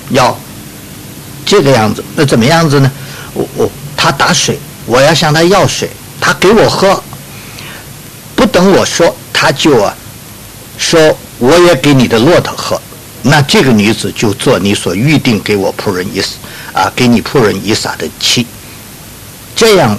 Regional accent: Jiangnan, China; 现在我们中国没有了，在我小的时候在江南一带还有这种抢婚

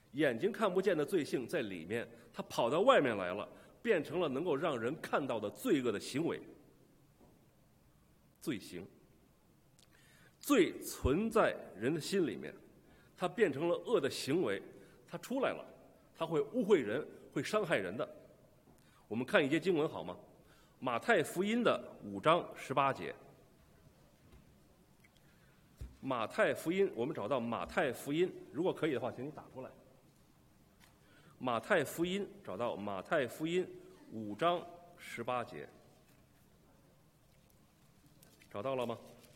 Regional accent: China; 我们中国人讲话叫人心隔肚皮

